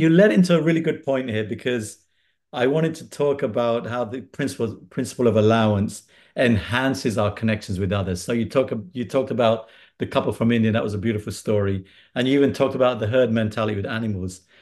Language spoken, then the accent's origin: English; England, United Kingdom; I come from a family that laughs way too much, usually at each other. We're born and raised in England.